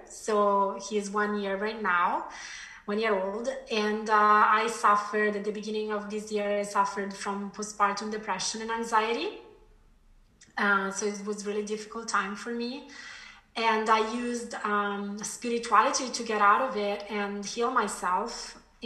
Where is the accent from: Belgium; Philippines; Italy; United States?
Italy; English is a second language; moved away as an adult; now in London, United Kingdom; Okay, so I was born in Italy and I lived there until after university. And then I moved to London.